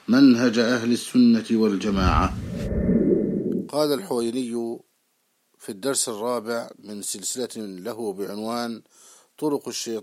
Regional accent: Egypt; اشتهر في بلادنا مصر بأنه محدث

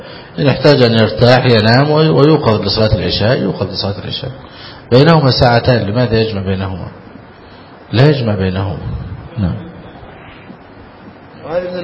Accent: Egypt; لكن بذل دفاع وحل كبعض القرى عندنا في مصر وطين

